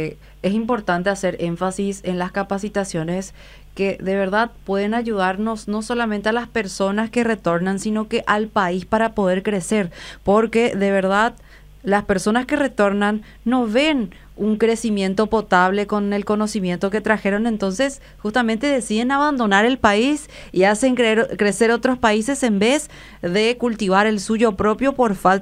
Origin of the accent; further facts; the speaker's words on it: Paraguay; nosotros como paraguayos